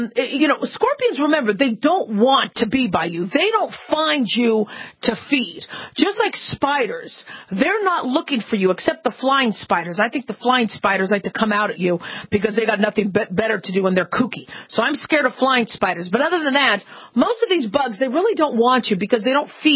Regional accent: Phoenix, Arizona, United States; I grew up in Phoenix, Arizona, and, scorpions were all over the place.

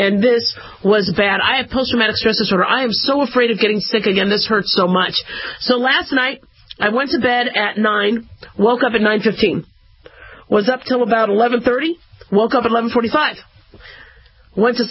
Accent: Las Vegas, Nevada, United States; And I'm expecting, because I'm from Vegas, I'm expecting somebody to complain

